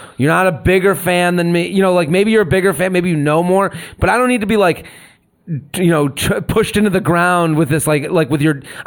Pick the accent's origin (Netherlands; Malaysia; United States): United States; Boston, Massachusetts; I went to Penn State. I like Penn State football. I'm from Boston. I like all the Boston teams.